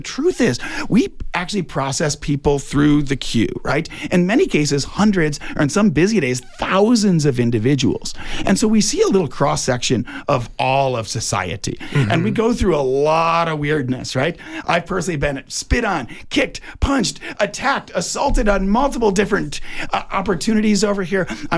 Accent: Detroit, Michigan, United States; now in Tucson, United States; Born and raised in Detroit, Michigan, I know what the riots did in 1943 and 1967 to our community

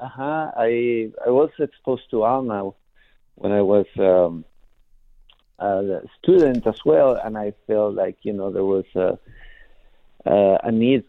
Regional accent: Hermosillo, Sonora, Mexico; also born or lived in Tucson; now in Phoenix, United States; I grew up in Hermosillo, but I was born in Tucson, so I moved back to Phoenix

